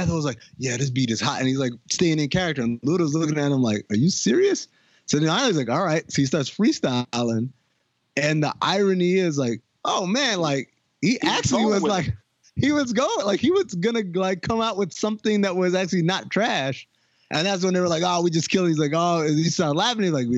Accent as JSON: {"language": "English", "town": "Queens", "region": "New York", "country": "United States", "said": "I'm from Queens."}